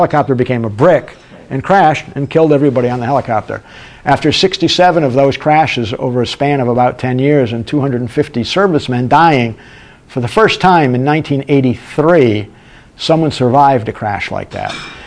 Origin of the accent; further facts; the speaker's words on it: Rhode Island, United States; also born or lived in Connecticut; growing up in Connecticut and Rhode Island, I got involved in community journalism. And after I came to BU to study journalism, I went back to my hometown of Rhode Island and ran the weekly newspaper there.